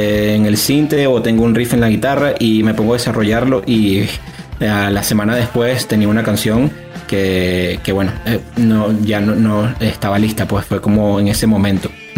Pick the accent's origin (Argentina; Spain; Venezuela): Venezuela; moved away; Yo siempre, desde que emigré de Venezuela y que dejé de tocar constantemente con las dos bandas, no he dejado de componer.